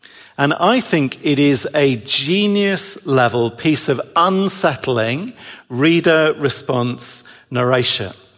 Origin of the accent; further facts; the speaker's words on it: England, United Kingdom; I'm English, so are many of you.